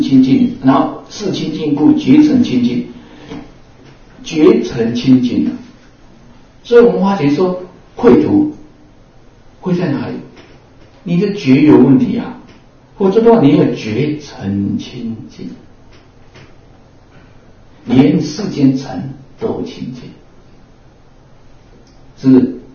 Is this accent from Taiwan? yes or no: yes; Taiwan; 可见我们台湾人命较轮，300就哇哇叫